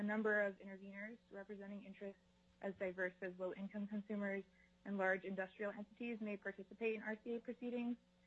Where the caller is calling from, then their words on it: Anchorage, Alaska, United States; I'm calling in from Anchorage